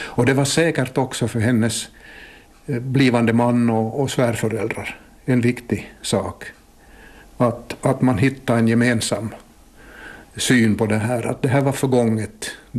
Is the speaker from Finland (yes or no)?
yes; Kortseby, Central Ostrobothnia, Finland; hur hon kom sig till min hemby Kortseby i Tärjär